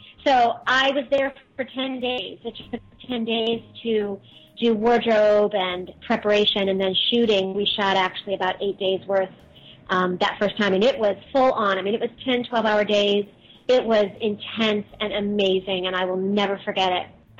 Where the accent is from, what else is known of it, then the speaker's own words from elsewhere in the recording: New York, United States; I'm from New York originally, and I had a trip planned to go see my family.